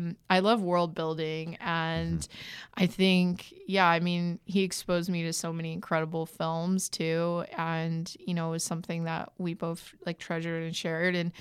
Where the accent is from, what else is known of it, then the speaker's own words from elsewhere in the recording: Templeton, California, United States; So I grew up in Templeton, at Templeton, California, up the grade from San Luis Obispo.